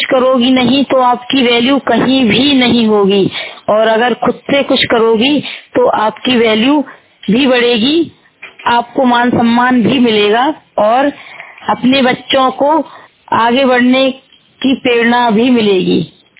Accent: Panauli, Uttar Pradesh, India; और ग्राम पनौली की रहने वाली हूँ, बबीना ब्लॉक

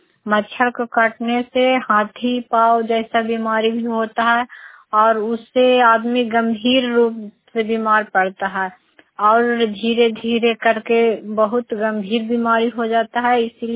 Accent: Bihar, India; मैं नगर नौसा प्रखंड से हूँ, नालंदा जिला से।

